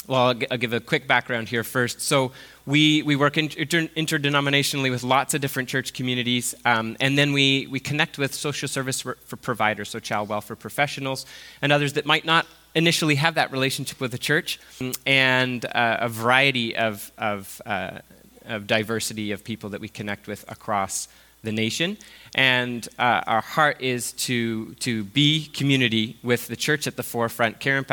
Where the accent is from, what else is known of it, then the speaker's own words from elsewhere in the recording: Ottawa, Ontario, Canada; now in Nova Scotia, Canada; I'm from Ottawa, and my family knows some of you in the room from before I was born. And so this has been home, this area has been home, but we've been living in Nova Scotia for 10 years now.